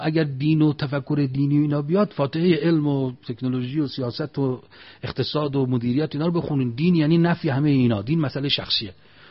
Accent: Iran; تو بوسنی تا فهمید از ایرانیم مشتش آورد بالا گفت ایران خمینی.

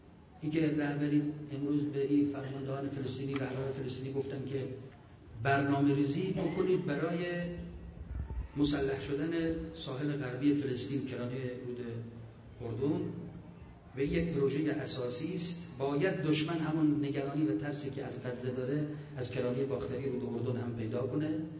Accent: Iran; ما ایرانی هستیم، اما ایرانی مسلمانیم

